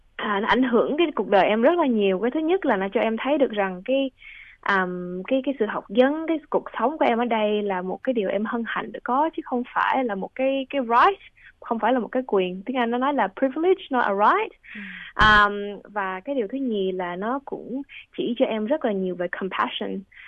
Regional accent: Australia; em nghĩ rằng là một người thế hệ thứ hai sinh ra lớn lên tại Úc

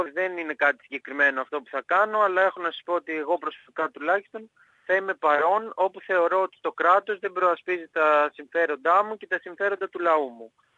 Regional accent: Vartholomio, Western Greece, Greece; είναι από την περιοχή που κατάγομαι και εγώ, από το Βαρθολομιό Ηλία, στην Πελοπόννησο

